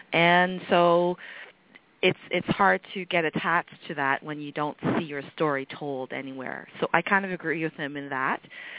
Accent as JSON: {"language": "English", "country": "Canada", "said": "I kind of disagree with you, perhaps because I'm Canadian."}